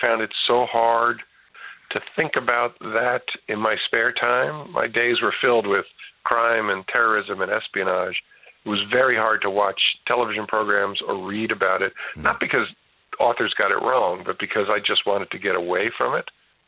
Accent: New Jersey, United States; accent: New York; also born or lived in Yonkers, New York; we moved from Yonkers, New York, to just across the Hudson River when I was a kid, and I thought I was moving to another country, and I stuck out. I had a bit of a New York accent that the New Jersey kids didn't

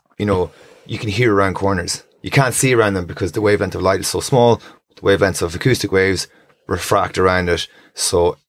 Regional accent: Sligo, Connacht, Ireland; especially where we're up around from Sligo.

